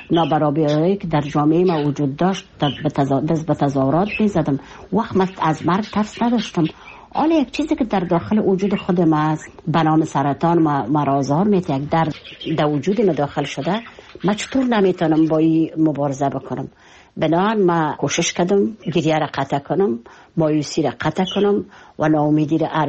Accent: Kabul, Afghanistan; فکر میکردم خودم داخل وطنم و با مردم، با مو کوچه های کابل و با مو مردم کابل و با مو مردم وطنداره خود احساس میکردم

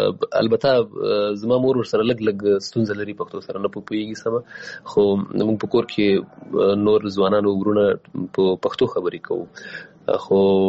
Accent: Paktika, Afghanistan; also born or lived in Waziristan, Pakistan; زه پیدا شوی په وزیرستان کې یم، بیا بیرته کډه شوی پکتیکا کې یم، او پکتیکا غوندې یو ولایت کې یوه وړه سیمه چې هغوی

